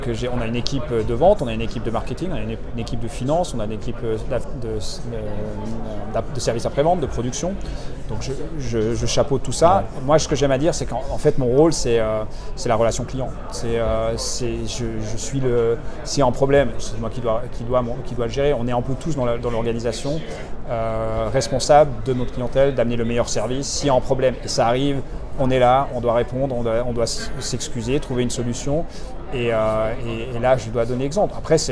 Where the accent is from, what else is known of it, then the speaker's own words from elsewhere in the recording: Vaud, Switzerland; C'est vrai que j'ai grandi à la Vallée de Joux, qui est quand même un des hauts lieux de la haute horlogerie en Suisse, avec des marques comme Audemars Piguet, Breguet, Blancpain et autres, Jaeger LeCoultre.